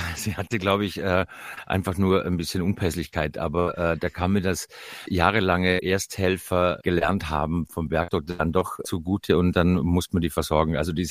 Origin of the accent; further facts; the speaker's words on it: Austria; moved away; der Obersteiermark, wo ich geboren bin, ist es ähnlich so, sag mal, ähnlich dem Bergdoktorland. Jetzt bin ich 1979 schon weg, trage es aber immer noch im Herzen.